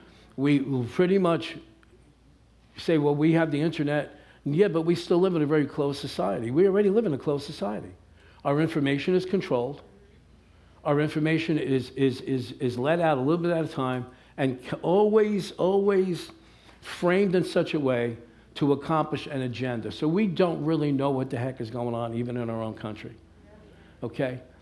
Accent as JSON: {"language": "English", "town": "Elizabeth", "region": "New Jersey", "country": "United States", "tie": "born or raised there", "said": "I should know that, I was born and raised in Elizabeth."}